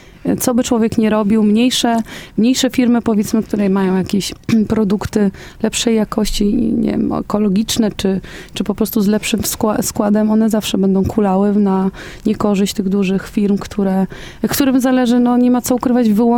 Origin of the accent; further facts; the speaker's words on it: Chotomów, Masovian Voivodeship, Poland; Ja pochodzę z Chotomowa, niedaleko Legionowa, mała wieś i też tam mamy lokalne sklepy